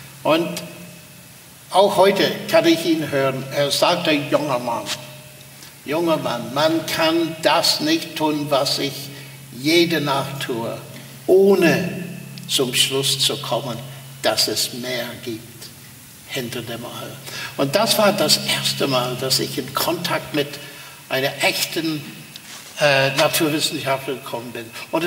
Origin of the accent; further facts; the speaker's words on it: Armagh, Northern Ireland, United Kingdom; Ich erinnere mich, in meiner Heimatstadt Armagh gab es nicht vieles, aber es gab eine Sternwarte.